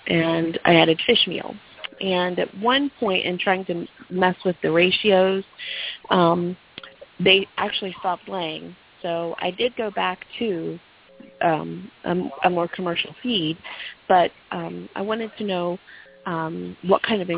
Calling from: Ohio, United States; I'm calling from Ohio.

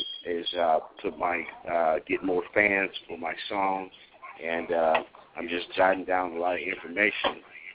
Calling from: Phoenix, Arizona, United States; I'm calling in from Phoenix, Arizona.

